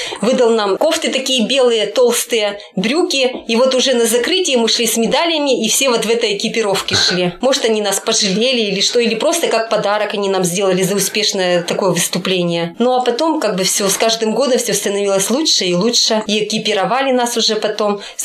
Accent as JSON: {"language": "Russian", "country": "Russia", "said": "Нет, как это я из России?"}